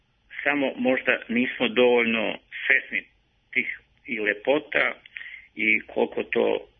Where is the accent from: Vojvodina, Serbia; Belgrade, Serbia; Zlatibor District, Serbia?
Zlatibor District, Serbia; ja sam inače rodom sa Pane Zlatar